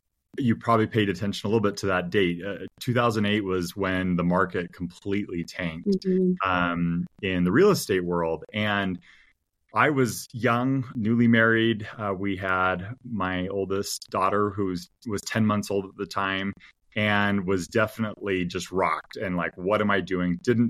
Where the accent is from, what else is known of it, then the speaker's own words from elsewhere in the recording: Seattle, Washington, United States; They were located in Portland, and I grew up in Seattle, so I was kind of excited to go back to the Northwest and just check it out.